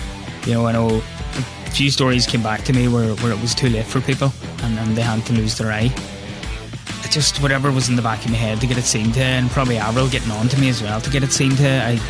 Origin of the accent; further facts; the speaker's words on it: Killybegs, Ulster, Ireland; also born or lived in Galway; now in Athlone, Ireland; I'm from Killybegs in Donegal, Ronan. But as you know, I spent a long part of my life here in Galway. It'll always be a part of home for me. So I'm living in Athlone now, not far up the road.